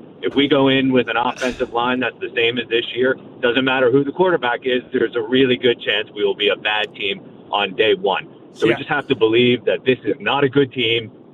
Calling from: Long Island, New York, United States; from Long Island.

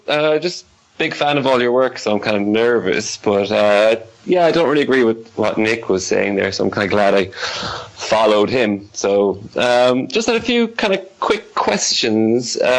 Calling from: Ireland; I call it from Ireland, believe it or not.

